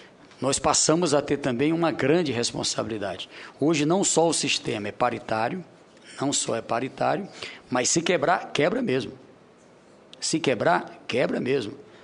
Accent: Piauí, Brazil; Sou do estado do Piauí

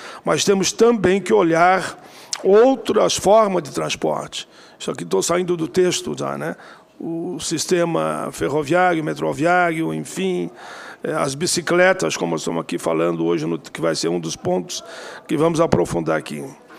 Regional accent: Rio Grande do Sul, Brazil; Lembro aqui na minha capital porque eu sou do Rio Grande, a capital de todos os gaúchos e gaúchas, Porto Alegre

